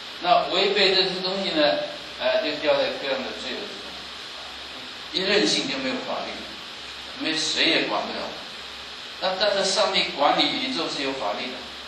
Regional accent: China; 我们中国人是知道有上帝的啊，可是到了二十世纪呢，哎呀，变成是无神的国家了

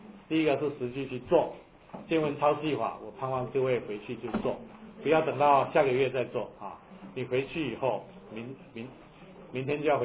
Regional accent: China; 一般的华人啊，一般的我们中国人，为什么会拜鬼神

